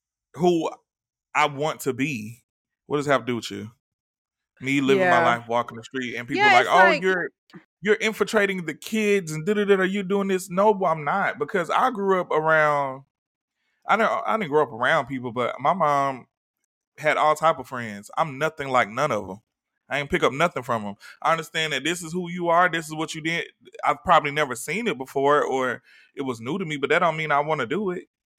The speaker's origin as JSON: {"language": "English", "town": "Atlanta", "region": "Georgia", "country": "United States", "said": "they thought that I would love that because I was from Atlanta."}